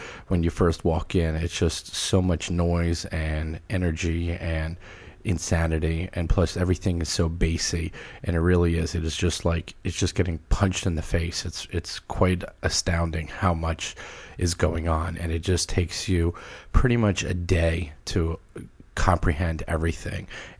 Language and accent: English; New York, United States; I'm from New York. I live in New York City.